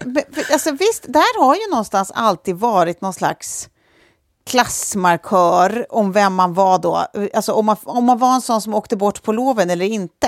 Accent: Lidingö, Stockholm County, Sweden; vi har barndomskompisar då som bor på Lidingö där vi är uppvuxna, jag och Sofie.

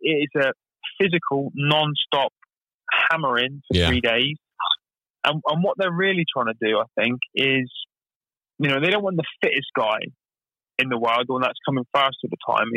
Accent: Plymouth, South West England, United Kingdom; I was born and raised in Plymouth

